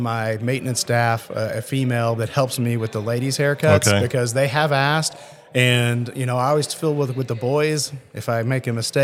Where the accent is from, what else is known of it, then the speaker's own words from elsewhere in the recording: New Albany, Indiana, United States; I grew up in New Albany, Indiana.